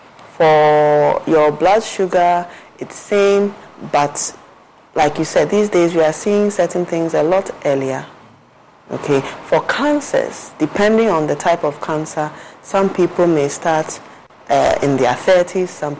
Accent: Ghana; For we as a Ghanaian community, sometimes the decision to go to the hospital to see your healthcare provider is modulated by quite a few factors.

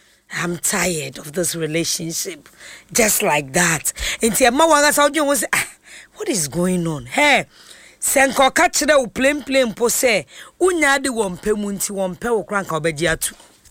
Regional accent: Ghana; And then being a Ghanaian

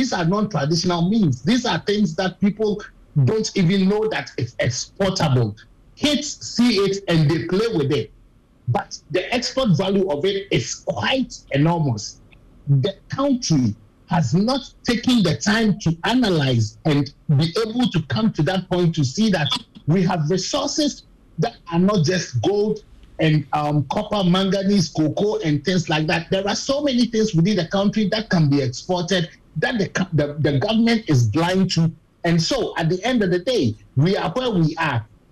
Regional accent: Ghana; I am not going to be shy that I am a Ghanaian.

